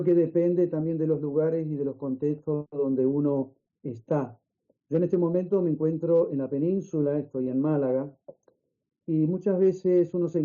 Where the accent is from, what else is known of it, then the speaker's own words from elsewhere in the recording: Uruguay; Soy de la República Oriental del Uruguay.